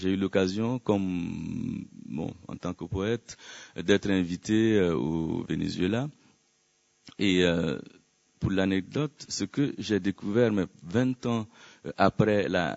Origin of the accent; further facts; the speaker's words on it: Chad; also born or lived in Burkina Faso; Je suis tchadien